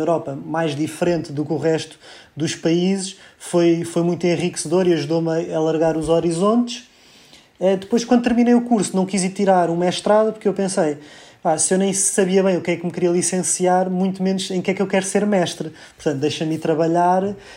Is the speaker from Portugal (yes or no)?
yes; Lisbon, Portugal; sou natural de Lisboa, nasci em 1989.